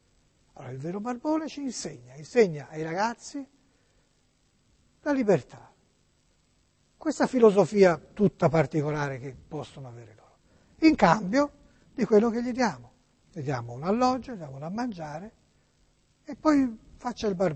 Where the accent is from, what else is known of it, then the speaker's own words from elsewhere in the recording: Florence, Tuscany, Italy; Perché io sono di Firenze.